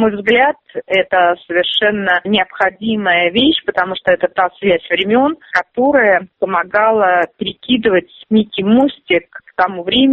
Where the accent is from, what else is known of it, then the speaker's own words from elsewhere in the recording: Saint Petersburg, Russia; born there; хотя я родилась в Ленинграде, что я живу в Санкт-Петербурге.